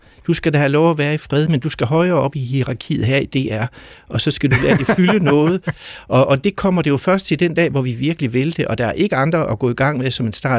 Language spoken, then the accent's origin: Danish; West Jutland, Denmark; accent: West Jutlandic; Når jeg snakker vestjysk til dem, så forstår de mig, og så snakker de også vestjysk til mig.